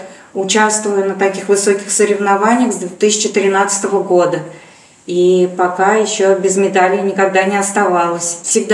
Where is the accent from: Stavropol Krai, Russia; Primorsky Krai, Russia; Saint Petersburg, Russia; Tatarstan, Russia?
Tatarstan, Russia; Chistopol; Я сама из Чистополя, жили такой дворовой жизнью интересной.